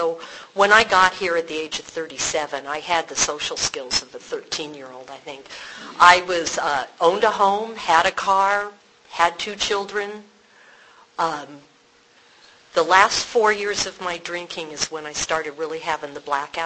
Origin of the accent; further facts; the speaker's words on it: Ocean Beach, United States; I grew up in Ocean Beach in the 60s.